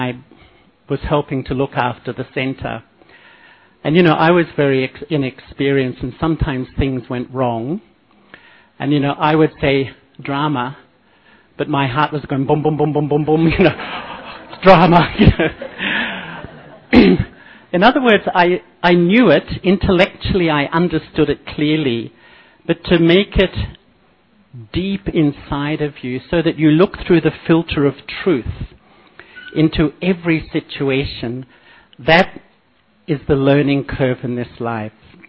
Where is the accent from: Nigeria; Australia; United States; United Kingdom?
Australia; I grew up in Australia and I think, like most here in this room, I was a searcher.